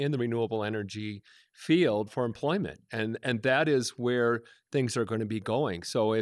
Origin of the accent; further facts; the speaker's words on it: Chicago, Illinois, United States; Now, I'm from Chicago.